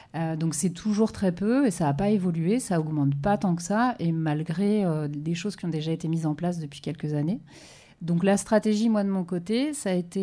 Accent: Rennes, Brittany, France; On vient en fait de Rennes et de Montreuil. Moi, je suis okay. à Rennes et Sophie à Montreuil.

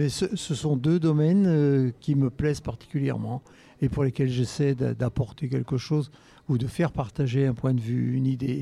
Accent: Centre-Val de Loire, France; Parce que je suis né, j'ai vécu mon enfance en Sologne.

